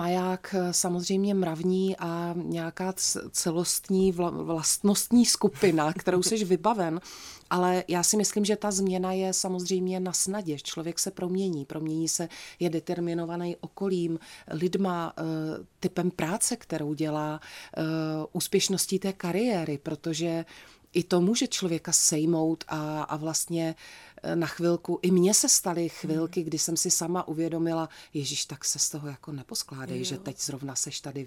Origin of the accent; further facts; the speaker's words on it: Znojmo, South Moravian Region, Czechia; protože já se do Znojma vracím často, jako do svého rodného města.